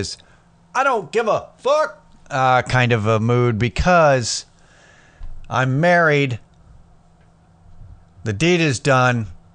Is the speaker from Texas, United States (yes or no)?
yes; Athens, Texas, United States; born there; I was born in Athens, Texas.